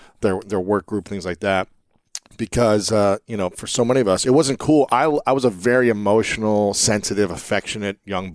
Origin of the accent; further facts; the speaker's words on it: Ohio, United States; For me, growing up in Ohio, you know, I was born in 83, so really like the late 80s, early 90s, we weren't allowed to express emotions.